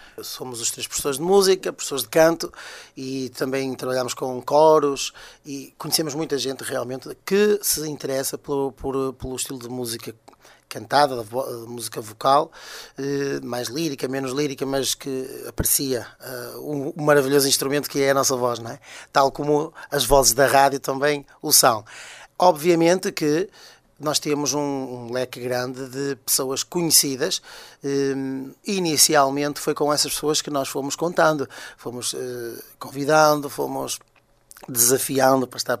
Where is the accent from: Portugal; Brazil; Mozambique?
Portugal; Minho; nós somos minhotos, somos daqui.